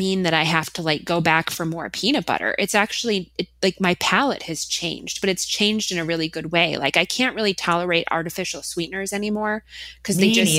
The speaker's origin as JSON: {"language": "English", "region": "Minnesota", "country": "United States", "said": "I haven't, although I am from Minnesota."}